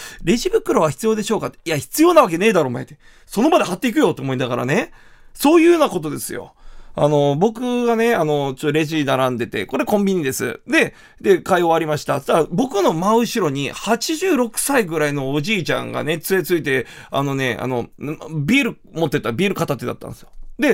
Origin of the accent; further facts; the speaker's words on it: Kumamoto, Japan; 僕、生まれも育ちも熊本ですけれども、高校がですね、熊本工業っていう工業高校だったんですよ。